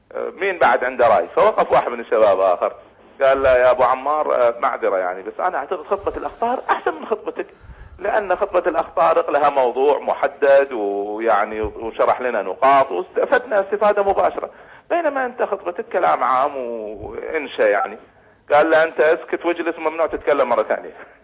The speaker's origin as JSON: {"language": "Arabic", "country": "Kuwait", "said": "سلمت عليك … من الكويت."}